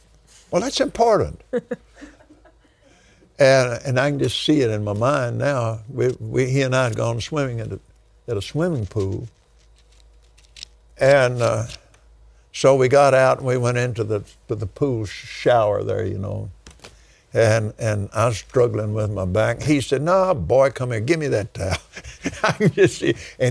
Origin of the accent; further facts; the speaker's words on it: Lubbock, Texas, United States; born there; And I was born in Lubbock, Texas, December the 6th, 1936.